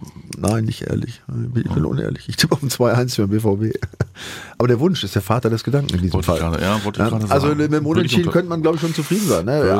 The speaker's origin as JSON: {"language": "German", "town": "Dortmund", "region": "North Rhine-Westphalia", "country": "Germany", "said": "als Dortmunder"}